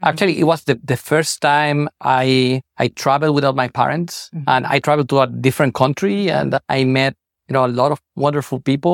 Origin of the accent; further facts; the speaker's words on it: Utuado, Puerto Rico; born there; I was born in Utuado, Puerto Rico. And Utuado is right in the center of the island, in the mountains. And, a very rural area, a lot of plantations, coffee plantations, oranges.